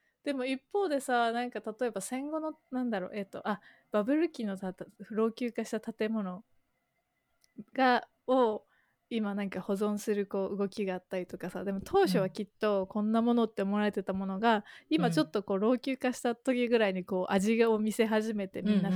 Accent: Sendai, Miyagi, Japan; あとはなんか私仙台生まれなんですけど、うん、仙台の実家に帰った時に

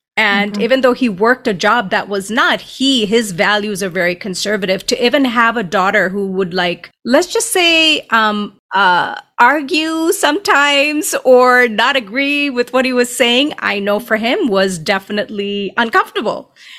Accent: India; You know, I'm from India, and I didn't always resonate with stuff.

